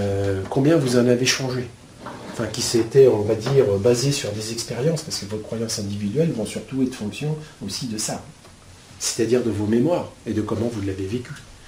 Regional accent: France; donc maintenant je ne suis plus catholique. Hein, mais d'accord. Mais ça n'empêche pas que quand même je suis français

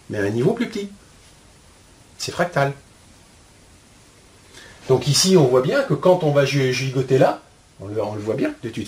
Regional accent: England, United Kingdom; Alors moi je suis anglais

